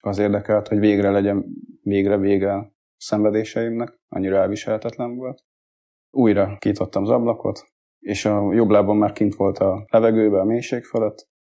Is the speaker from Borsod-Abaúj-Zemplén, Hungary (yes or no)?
no; Dunafalva, Bács-Kiskun, Hungary; Onnantól kezdve ő lett a nevelőapám, felköltöztünk Dunafalvára.